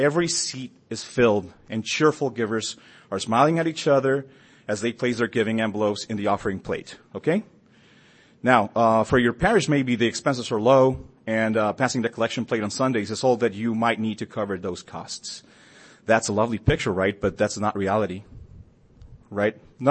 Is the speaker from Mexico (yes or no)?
yes; Chihuahua, Mexico; now in Bogota, Colombia; I'm originally from Mexico. I grew up, I was raised in the border between Mexico and Texas in Chihuahua. I know that I have other Chihuahua natives around the house. And right now I live in Bogota, Colombia.